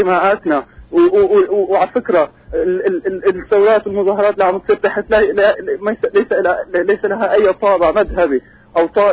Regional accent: Syria; moved away; إحنا كسوريين بالمنفى وبالمهجر

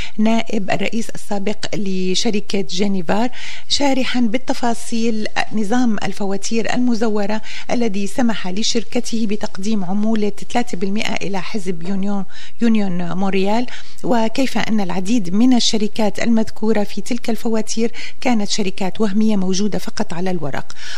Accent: Syria; على بلدنا سوريا.

